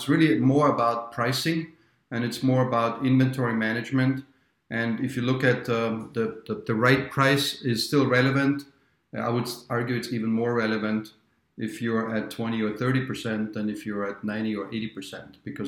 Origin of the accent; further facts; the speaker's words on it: Austria; now in Minnesota, United States; I'm from near Munich, not in Munich, near Munich, and I'm ending up in Minnesota.